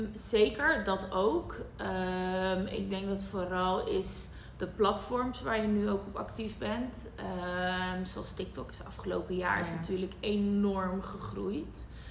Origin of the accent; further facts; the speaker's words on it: Amsterdam, North Holland, Netherlands; Ik kom dus uit Amsterdam.